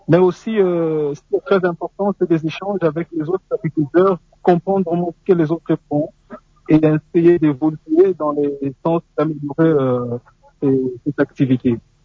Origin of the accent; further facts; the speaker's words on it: DR Congo; Ici, chez nous, en RDC